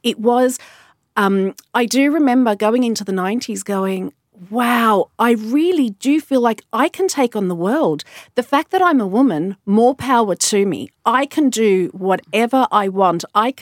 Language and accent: English; Australia; I have a different lived experience because I grew up in Australia.